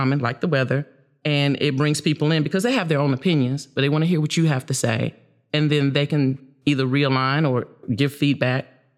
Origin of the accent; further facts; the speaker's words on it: Charlotte, North Carolina, United States; Charlotte, North Carolina.